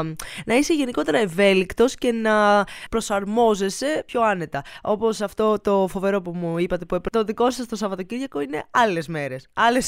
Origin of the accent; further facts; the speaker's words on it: Greece; Εντάξει, είμαστε από την Ελλάδα, okay, έχουμε αρκετά καυτό ήλιο, αλλά το έχουμε και το κρυουλάκι μας.